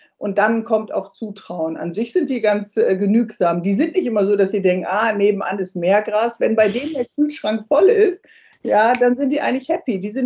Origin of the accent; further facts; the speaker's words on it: Northern Germany, Germany; Ich komme ja aus Norddeutschland